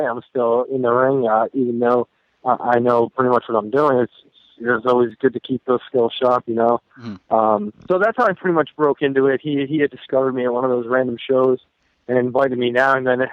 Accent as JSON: {"language": "English", "region": "Rhode Island", "country": "United States", "said": "I'm from Rhode Island area, so I've gone to a lot of events over at the Dunkin' Donuts Center, Civic Center, that's located in Providence."}